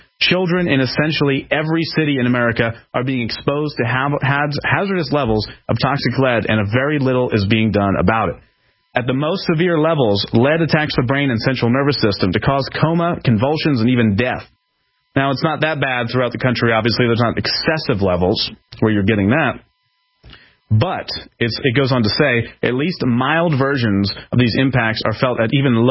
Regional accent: Philadelphia, Pennsylvania, United States; Okay, I'm from Philadelphia. I know what this is like.

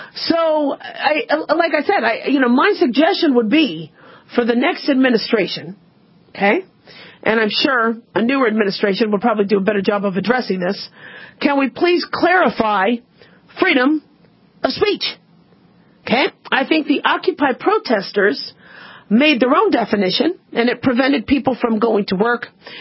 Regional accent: United States; born there; even though I was born in America, I'm a U.S. citizen

